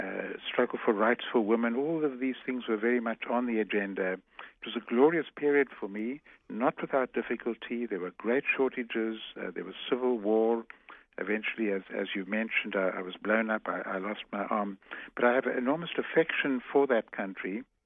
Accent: South Africa; I am South African. I'm going to go back one day, and I must take back every bit of knowledge that will be useful for the rebuilding of our country.

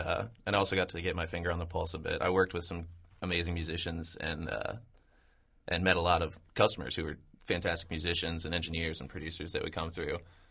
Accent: Columbus, Ohio, United States; we'd all played in bands together when we were younger and kind of growing up in Columbus.

